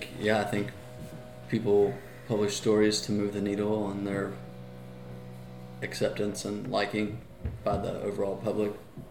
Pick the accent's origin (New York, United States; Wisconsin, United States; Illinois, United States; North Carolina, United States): North Carolina, United States; Raleigh; In Raleigh.